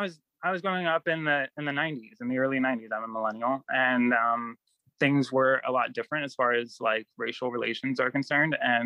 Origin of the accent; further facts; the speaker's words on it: Florida, United States; I love Florida. Like I said, I was born here. I was born in North Florida, of all places.